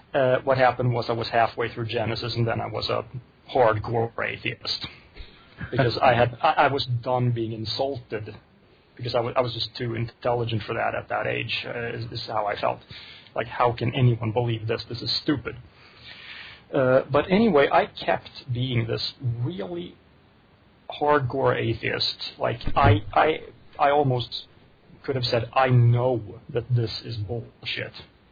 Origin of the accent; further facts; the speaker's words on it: Sweden; I grew up in Sweden, still live there. I grew up in an atheist household, even by Swedish standards.